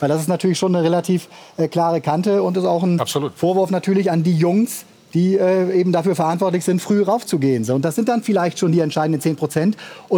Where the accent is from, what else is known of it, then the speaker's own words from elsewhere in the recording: Bremen, Germany; und das sage ich als Bremer